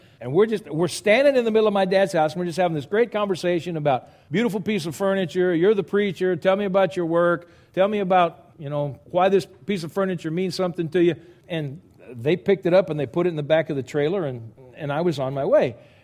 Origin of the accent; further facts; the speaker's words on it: Lafayette, Louisiana, United States; making a fast trip back to the town in which I grew up. For those of you that know me, you know I came from Lafayette, Louisiana.